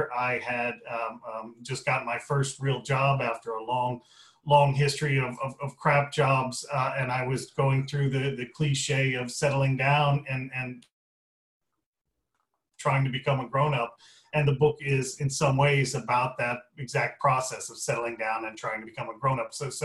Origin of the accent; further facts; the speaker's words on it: Illinois, United States; I'm from downstate Illinois. You wouldn't have heard of it, in the cornfields, about an hour south of Champaign-Urbana.